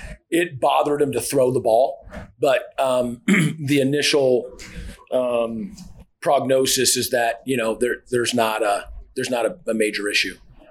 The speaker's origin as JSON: {"language": "English", "region": "California", "country": "United States", "also_born_or_lived": "Seattle", "said": "You know, coming out west. I'm from California and Seattle and all"}